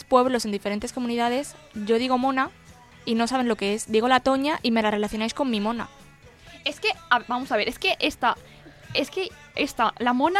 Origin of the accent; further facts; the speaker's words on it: Valencian Community, Spain; las que no estamos acostumbradas y somos castellano parlantes completamente